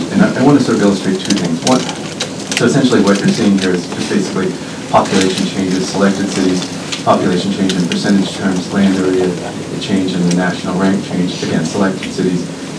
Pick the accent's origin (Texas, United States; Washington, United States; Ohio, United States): Ohio, United States; moved away as an adult; now in Toronto, Canada; I live in Toronto now, although I'm originally from the West. I grew up a few hundred miles west of here, near Columbus, Ohio. I spent the last 11 years in Toronto.